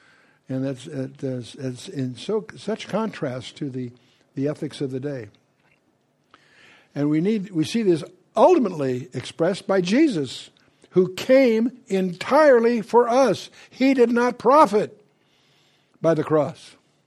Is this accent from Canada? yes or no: no; United States; I'm tiptoeing here because I'm an American